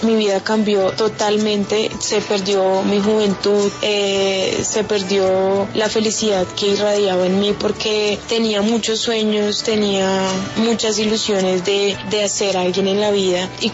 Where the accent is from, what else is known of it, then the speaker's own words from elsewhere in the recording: Boyacá, Colombia; como soy de Boyacá